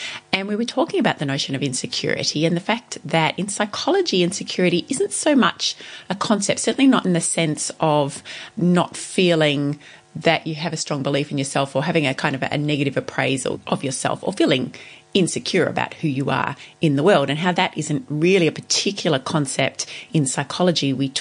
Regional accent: Ballarat, Victoria, Australia; small business here in my hometown of Ballarat

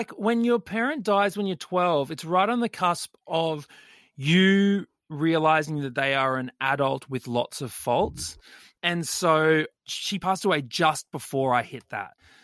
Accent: Brisbane, Queensland, Australia; I grew up in Brisbane, West Brizzy, Indooroopilly, near a big sort of park, played in the sort of park and bush, a bit, but pretty suburban upbringing.

